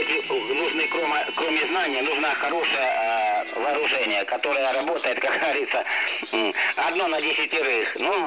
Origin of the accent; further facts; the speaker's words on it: Ukraine; я полностью украинец, вы понимаете? Полностью, даже западной Украины корни, полностью. Я вообще даже русской нету.